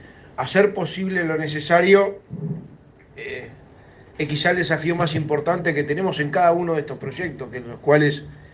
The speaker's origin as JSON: {"language": "Spanish", "country": "Uruguay", "said": "ir agregándole cosas que nos identifican como uruguayos y que nos hacen diferentes en el mundo"}